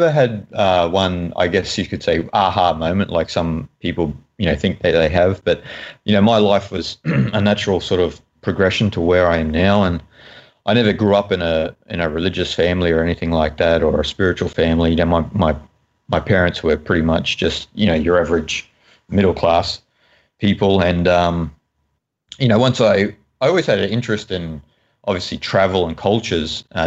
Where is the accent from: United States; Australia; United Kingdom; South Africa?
Australia; Mackay, Queensland; moved away as an adult; now in Thailand; No, I'm from Australia, born in Australia. And I've actually, lived most of my adult life in Asia, you could say. But, yeah, born and raised in Mackay, small town called Mackay, Australia.